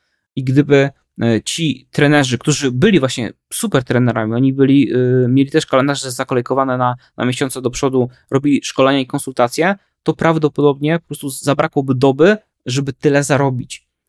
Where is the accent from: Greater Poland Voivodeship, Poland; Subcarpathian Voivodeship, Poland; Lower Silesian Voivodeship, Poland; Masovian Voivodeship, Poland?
Masovian Voivodeship, Poland; Radom; no jestem z Radomia, a dla mnie to dość istotne